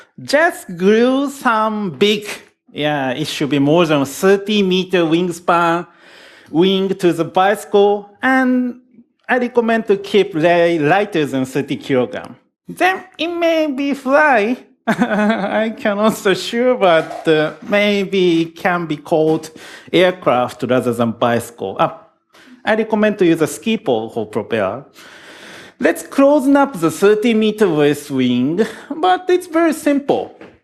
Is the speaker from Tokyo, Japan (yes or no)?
yes; Tokyo, Japan; English is a second language; from Tokyo.